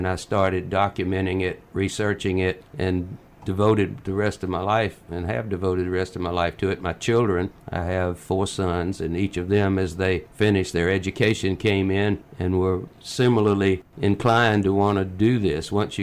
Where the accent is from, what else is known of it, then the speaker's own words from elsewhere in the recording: Georgia, United States; I came back to live in the South where I'm from. I'm from Georgia.